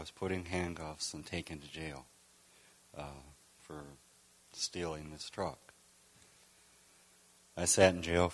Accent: Holmen, Wisconsin, United States; I was raised in Holman, Wisconsin. It was a non-Christian home.

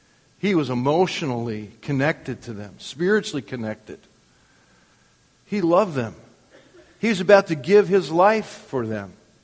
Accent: Wisconsin, United States; born there; I was born in Wisconsin.

